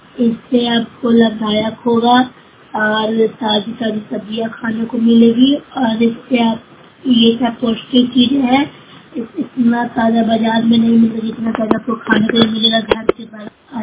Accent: Bihar, India; Block नूतरा Nalanda की रहने वाली हूँ।

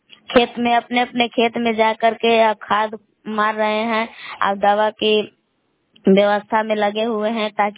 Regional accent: Belaon, Bihar, India; मैं ग्राम बेलाऊ कैमूर भगवान के निवासी हूँ।

